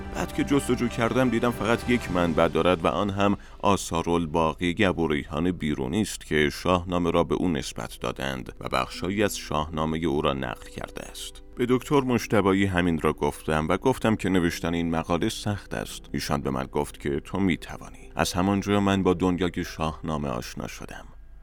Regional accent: Iran; محل زندگی ما در روستای امامزاده علی اکبر بود. من 28 اردیبهشت ماه سال 1339 در همین روستا متولد شدم. روز تولدم مقارن با بزرگداشت سالانه فردوسی در ایران است. دوره دبستان را در مدرسه دیانت در همین روستا گذراندم.

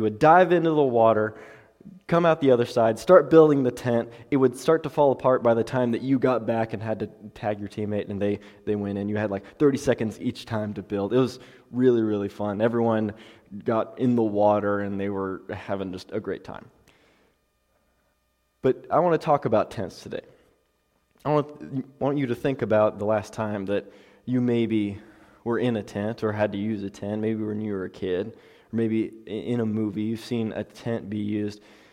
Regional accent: Orlando, Florida, United States; now in Knoxville, United States; But yeah, so I grew up in Orlando, Florida. I transferred up to Johnson University in Knoxville last year, and it's just an amazing place.

